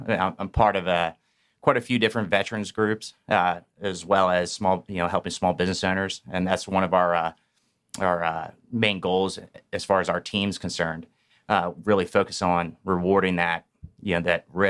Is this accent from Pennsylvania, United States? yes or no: yes; Pennsylvania, United States; I'm originally from Pennsylvania, about like an hour and a half west of Philadelphia, which is why I'm bald.